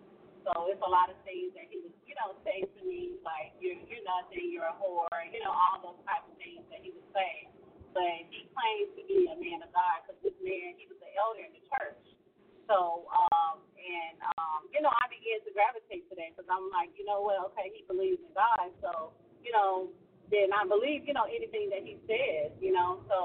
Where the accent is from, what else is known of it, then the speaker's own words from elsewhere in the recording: Harvey, Illinois, United States; born and raised in Harvey, Illinois. I was raised in poverty.